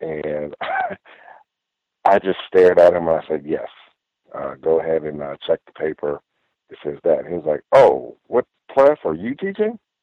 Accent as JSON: {"language": "English", "town": "New York City", "region": "New York", "country": "United States", "tie": "born or raised there", "said": "a lot of black males that I know growing up in New York City and just in a lot of different urban areas"}